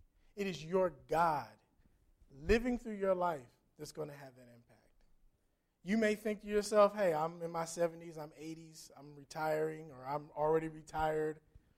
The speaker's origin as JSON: {"language": "English", "region": "Ohio", "country": "United States", "said": "Now, Pat and I have nothing in common except for we're both from Ohio."}